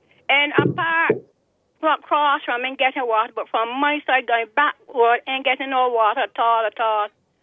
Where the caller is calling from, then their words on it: Saint Andrew, Jamaica; Good afternoon. I'm calling here from Rahal, St. Andrew.